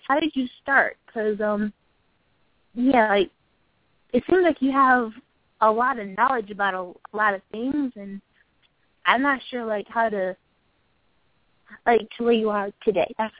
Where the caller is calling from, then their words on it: Michigan, United States; I'm calling from Michigan.